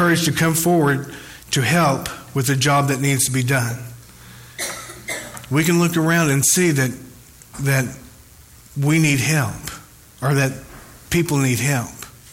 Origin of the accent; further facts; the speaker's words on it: Van Buren, Arkansas, United States; I grew up in Van Buren and I had no idea about this area, how much need is going on.